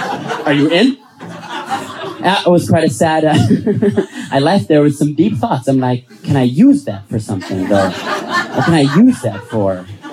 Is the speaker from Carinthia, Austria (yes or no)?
no; Vienna, Austria; I'm from Vienna, so I had to take a COVID test before I got here.